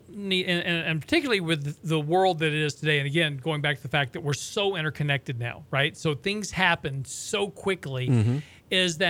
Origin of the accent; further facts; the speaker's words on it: Lake Jackson, Texas, United States; He lived about 5 houses down. I grew up in Lake Jackson.